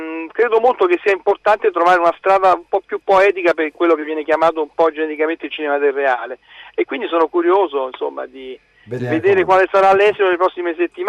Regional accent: Campania, Italy; born there; sono nato in quella terra, insomma ai piedi del Vesuvio, la mia famiglia è della zona del Nolano.

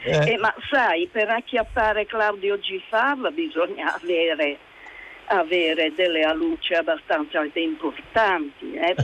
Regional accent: Genoa, Liguria, Italy; io sono una genovese puntigliosa e rompistivali

